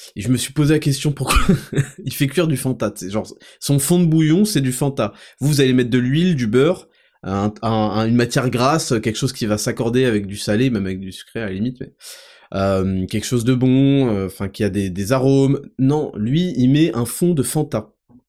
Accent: Paris, Île-de-France, France; je vous donne mon point de vue en tant que Parisien.

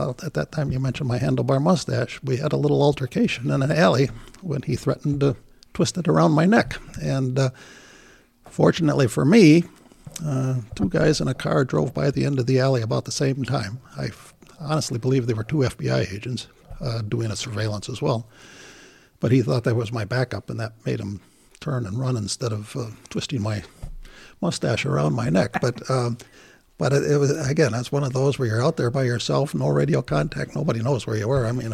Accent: Hayward, California, United States; Had a chance to go back to my hometown of Hayward on a murder case

